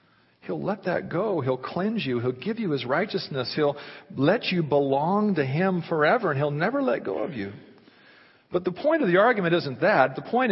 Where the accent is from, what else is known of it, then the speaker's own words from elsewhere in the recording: Oregon, United States; I grew up in Southern Oregon, and off the backyard of one of the houses we lived in was one of these revival, holiness, Holy Ghost, crazy churches.